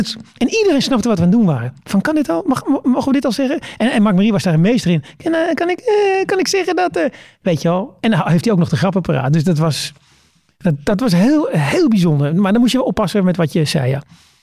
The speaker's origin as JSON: {"language": "Dutch", "country": "Netherlands", "said": "Weet je, ik kom uit Nederland."}